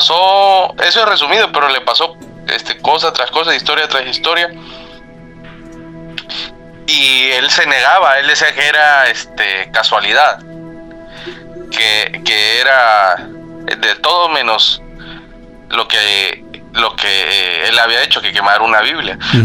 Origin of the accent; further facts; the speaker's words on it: Veracruz, Mexico; yo soy de Veracruz y aquí en Veracruz hay muchos nahuales.